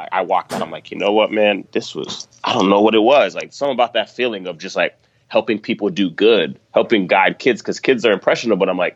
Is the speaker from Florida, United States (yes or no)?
yes; North Miami, Florida, United States; Yeah, so I'm from North Miami, Florida, USA.